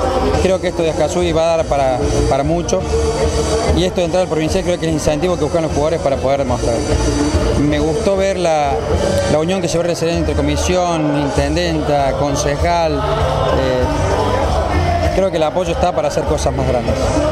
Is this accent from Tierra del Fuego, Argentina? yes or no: no; Córdoba, Argentina; yo lamentablemente tengo que ir porque soy de Córdoba y tengo cosas mañana